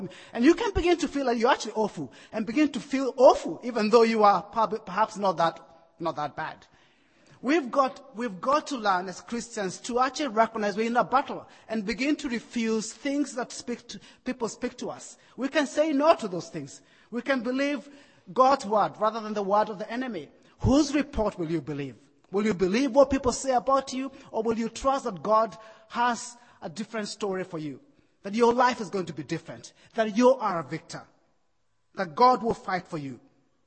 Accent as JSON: {"language": "English", "country": "Kenya", "said": "many people often have been disappointed when I tell them that I'm Kenyan, but I can't do marathons. It's a huge disappointment for my country not to be able to run"}